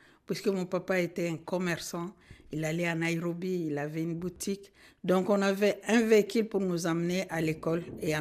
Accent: North Kivu, DR Congo; first language Kinande; il y a le Kinande, ouais, qui est ma langue maternelle, le Swahili. Et je peux comprendre un peu le Kinyarwanda.

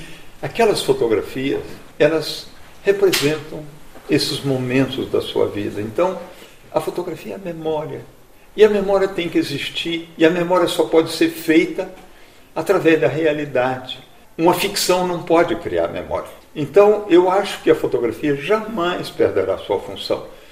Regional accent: Minas Gerais, Brazil; born there; Isso vem de onde eu nasci, vem da chegada da época de chuva, naquelas montanhas de Minas Gerais

